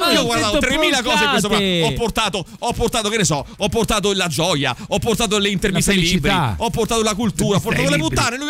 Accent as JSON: {"language": "Italian", "region": "Campania", "country": "Italy", "said": "io sono della Campania"}